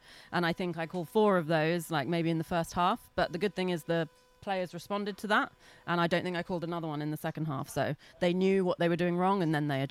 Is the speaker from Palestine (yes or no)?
no; London, United Kingdom; So I'm from London in England.